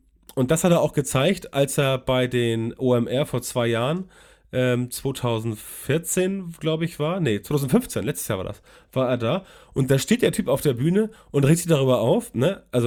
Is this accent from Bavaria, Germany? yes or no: no; Hamburg, Germany; ich komme aus Hamburg und weiß gar nicht, wie das heißt